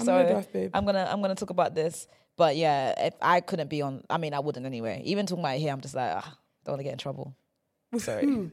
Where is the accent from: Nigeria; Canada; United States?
Nigeria; So being Nigerian.